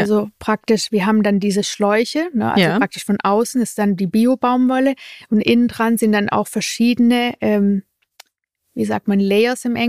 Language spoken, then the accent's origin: German; Germany; Also so dieses bürokratisch, ich glaube, das sehen wir manchmal uns selber im Weg, ein bisschen als Deutsche.